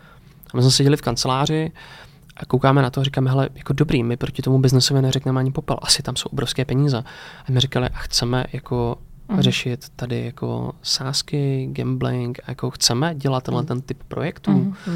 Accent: Moravian-Silesian Region, Czechia; já jsem teda ze Severní Moravy

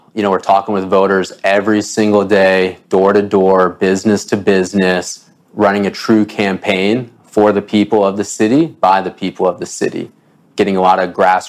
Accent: Baltimore, Maryland, United States; So I grew up in Baltimore, for those of you that don't know.

